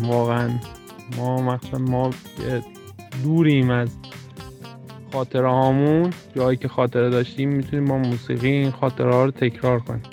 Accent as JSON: {"language": "Persian", "country": "Iran", "moved": "yes", "said": "الان از ایران اومدم بیرون"}